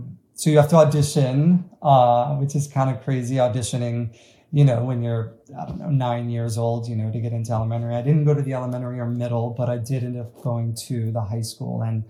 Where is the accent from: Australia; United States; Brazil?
United States; St. Petersburg, Florida; I'm originally from St. Petersburg, Florida. There's a very big sort of arts presence there